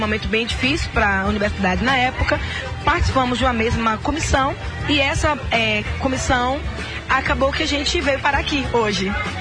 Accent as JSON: {"language": "Portuguese", "region": "Piauí", "country": "Brazil", "said": "Bom, como eu falei, eu sou de Piauí."}